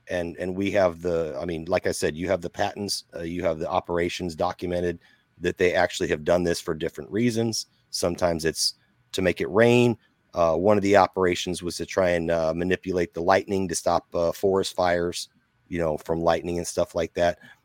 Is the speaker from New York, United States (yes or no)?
no; Illinois, United States; as a kid growing up in Southern Illinois, we were aware of cloud seeding.